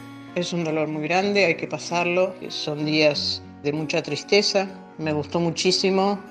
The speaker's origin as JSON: {"language": "Spanish", "region": "Buenos Aires", "country": "Argentina", "said": "soy de Buenos Aires."}